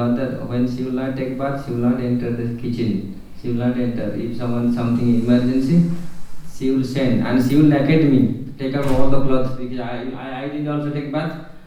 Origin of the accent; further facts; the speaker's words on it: Odisha, India; In India, especially because I am from Orissa, Orissa, so the culture, no?